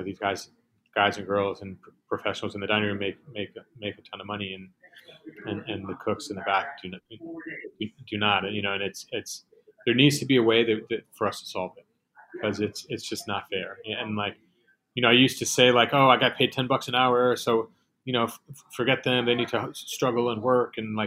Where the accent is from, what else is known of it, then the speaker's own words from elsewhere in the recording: Manhattan, New York, United States; Oh, Manhattan. Always. I'm born and raised in Manhattan.